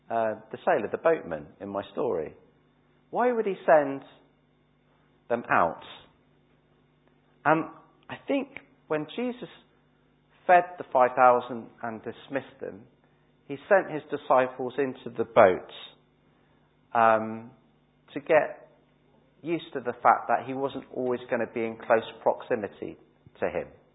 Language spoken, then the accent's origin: English; South West England, United Kingdom; accent: Cornish; I've saved you from my Cornish accent.